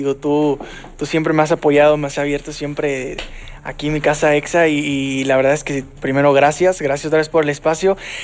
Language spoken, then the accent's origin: Spanish; Los Angeles, California, United States; born there; Yo nací en Los Ángeles, en la ciudad de Los Ángeles, porque ahí vivían mis papás al trabajo